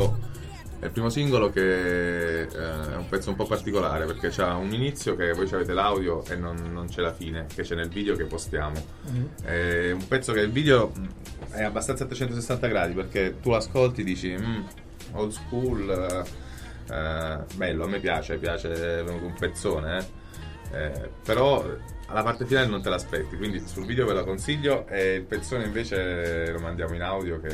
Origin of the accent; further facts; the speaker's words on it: Taranto, Apulia, Italy; pur essendo un tarantino e quindi comunque non essendo nato a Perugia